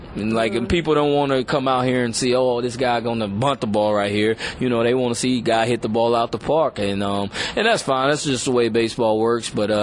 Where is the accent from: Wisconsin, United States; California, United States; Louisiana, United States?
Louisiana, United States; I was a real big baseball fan. My dad was a baseball fan, and I had an older brother that played, so we definitely grew up.